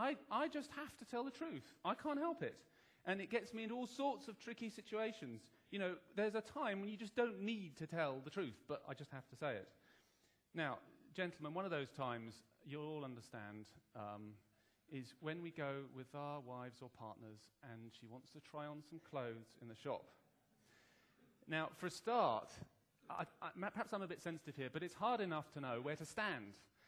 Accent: England, United Kingdom; I also read a book about being English recently, and there's one whole chapter on weather talk and about how we English do weather talk.

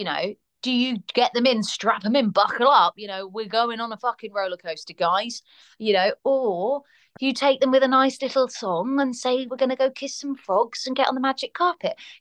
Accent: United Kingdom; And that's funny because I'm a British person.

